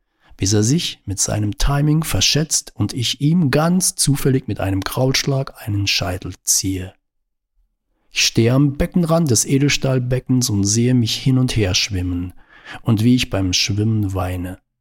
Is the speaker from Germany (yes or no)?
yes; Baden-Württemberg, Germany; moved away as an adult; Dabei war der Schwarzwald schon lange nicht mehr das, was er vor etwa 30 Jahren noch war, als ich mit 20 von dort wegzog in die große Stadt.